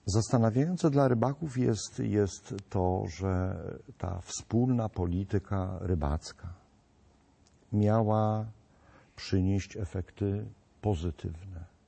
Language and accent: Polish; Pomeranian Voivodeship, Poland; czy Adam, czy ja należymy do takiej grupy, którą określamy jako Kaszubi.